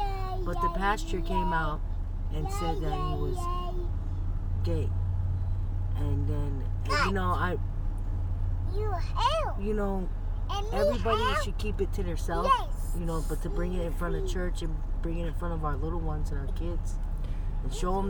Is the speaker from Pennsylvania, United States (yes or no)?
yes; Pennsylvania, United States; Oh, yeah. I'm originally from Pennsylvania.